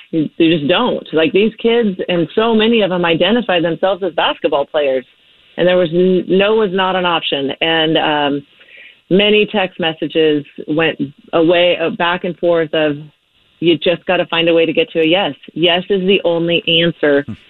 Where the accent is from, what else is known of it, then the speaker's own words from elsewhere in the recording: Puyallup, Washington, United States; The Puyallup community, I am from Puyallup originally, and tell you, they know how to do community right.